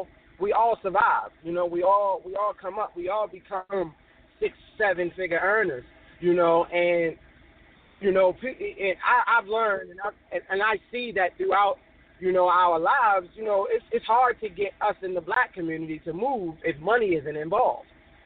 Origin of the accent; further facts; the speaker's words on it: Baltimore, Maryland, United States; we we come from Baltimore, and we see the struggles and we see the hurts that we go through in our communities